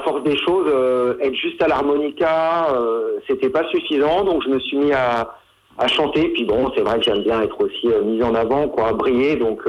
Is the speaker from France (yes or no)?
yes; Grand Est, France; parce que je suis lorrain, quoi, d'origine.